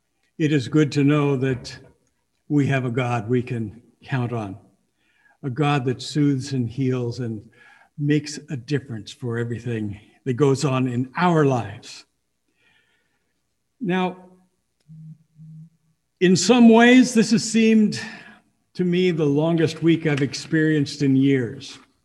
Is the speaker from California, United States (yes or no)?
no; Rainier, Oregon, United States; the total number of people as lived in my hometown of Rainier, Oregon, when I was growing up in the middle of the last century.